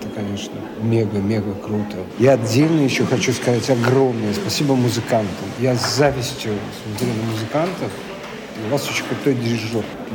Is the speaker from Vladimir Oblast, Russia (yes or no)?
no; Saint Petersburg, Russia; Дело в том, что я сам из Петербурга.